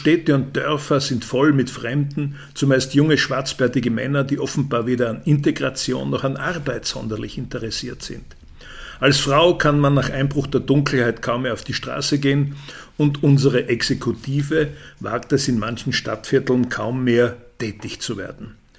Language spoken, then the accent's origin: German; Austria; Sind wir Europäer, sind wir Österreicher also wirklich schon so dekadent